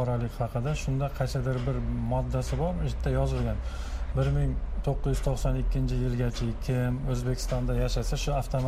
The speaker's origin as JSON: {"language": "Uzbek", "region": "Tashkent", "country": "Uzbekistan", "tie": "born there", "said": "Men Toshkentda tug'ilganman-da."}